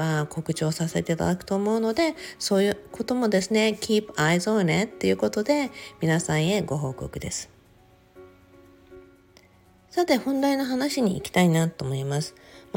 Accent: Okinawa, Japan; もちろん地元沖縄ってことでね

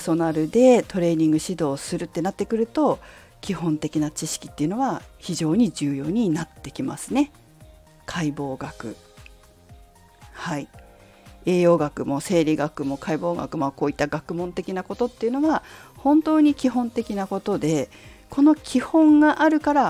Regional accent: Fukushima, Japan; 私ね福島市出身、福島県福島市出身なんですけど、イントネーションないんですよあんまり。

